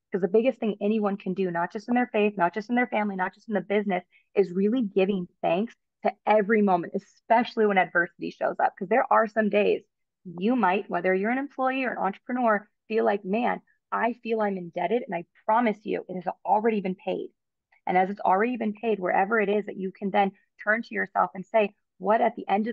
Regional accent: United States; born there; And I'm so grateful I was born in America

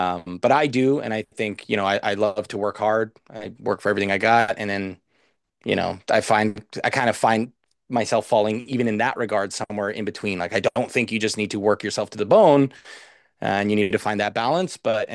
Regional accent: Canada; home is Canada for me. I'm Canadian. I am, my heritage is Canadian. I just have a ethnic background, maybe that's slightly different, or my parents are geographically from somewhere else, but I am Canadian

